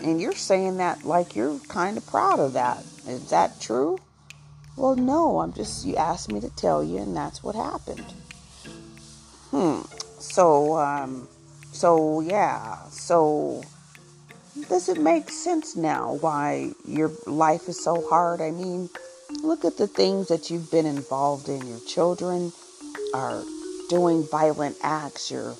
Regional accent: Arkansas, United States; Well, I'd say that I grew up in Arkansas. My parents were both in the church.

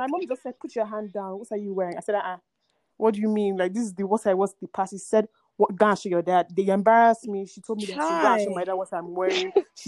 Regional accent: Nigeria; So just because I'm Nigerian doesn't mean anything.

